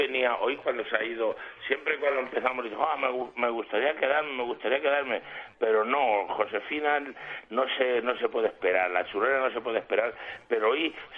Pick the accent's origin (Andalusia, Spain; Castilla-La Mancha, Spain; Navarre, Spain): Castilla-La Mancha, Spain; Ah, pues yo soy manchego.